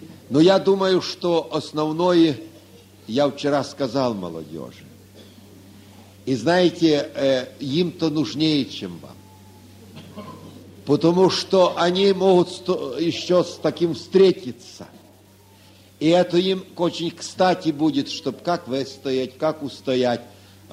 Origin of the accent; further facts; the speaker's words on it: Ukraine; они знают, что я с Украины. Меня выдает речь моя, конечно.